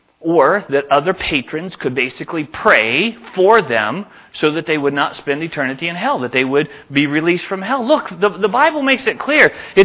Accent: Tennessee, United States; That's a southern term, by the way. I'm from Tennessee, so that's a southern.

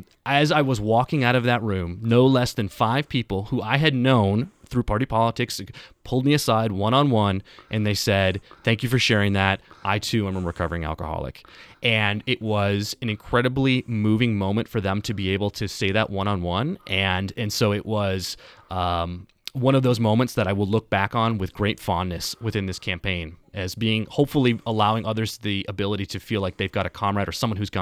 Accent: Green Bay, Wisconsin, United States; Formerly in Green Bay, my hometown.

